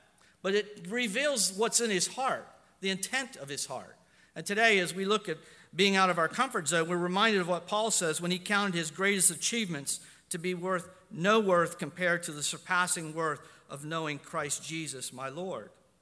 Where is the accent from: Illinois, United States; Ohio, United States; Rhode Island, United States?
Ohio, United States; now in Pittsburgh, United States; I was scattered here from Ohio. I came from Ohio. I've been in Pittsburgh for 18 years. I am a Pittsburgher.